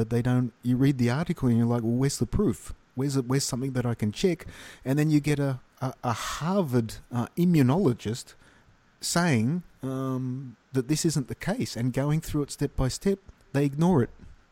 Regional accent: Australia; why aren't I allowed as an Australian citizen to do my own research?

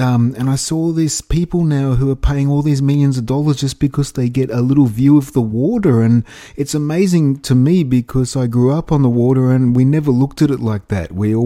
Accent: Sydney, New South Wales, Australia; Just where I grew up in Australia, on the beaches near Sydney, my father bought our family there when. Before I was born

